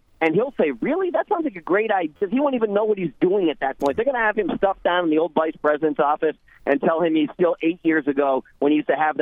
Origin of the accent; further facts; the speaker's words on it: New Hampshire, United States; but in my home state of New Hampshire, you can't heat your home in the wintertime